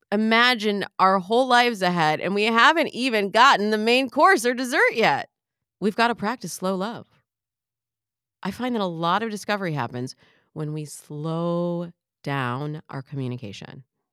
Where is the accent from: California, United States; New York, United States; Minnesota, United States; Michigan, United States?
Michigan, United States; I'm from Michigan, so I have to really think about the word mirror. Mirror. Am I saying that right? Mirror? Because we say mirror.